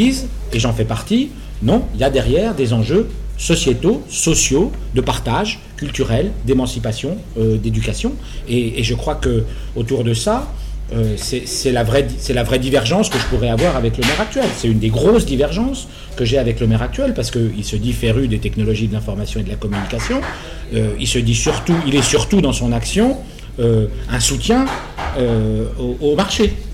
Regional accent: Bourgogne-Franche-Comté, France; Attendez, moi, je viens du Morvan

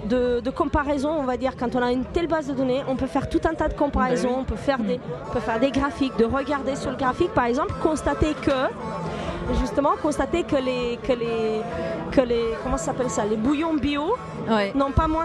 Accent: Romania; moi je trouve mon pays à moi je viens de Roumanie, donc je trouve là les produits roumains

